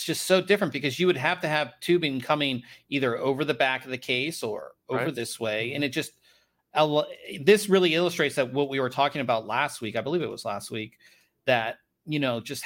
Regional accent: Pittsburgh, Pennsylvania, United States; I mean, I'm from Pittsburgh, so the black and the gold.

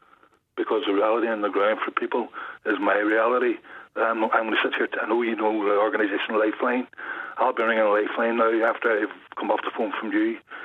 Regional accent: Strabane, Northern Ireland, United Kingdom; I'm originally from Strabane, but I worked in Armagh for 26 years as a social worker, child protection social worker.

